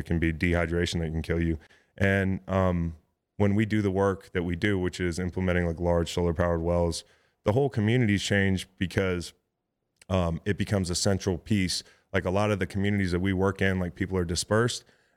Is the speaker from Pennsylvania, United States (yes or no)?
yes; Philadelphia, Pennsylvania, United States; We do a lot of essential needs work, like in my hometown, in Philly, in St. Louis, where I played as well, Boston.